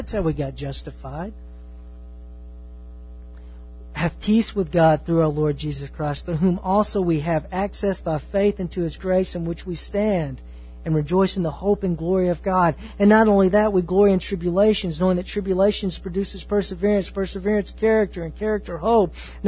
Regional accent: Texas, United States; I'm from East Texas.

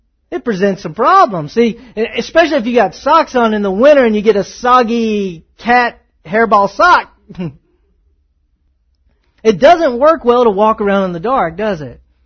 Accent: Texas, United States; I grew up in the South. I grew up in Northeast Texas.

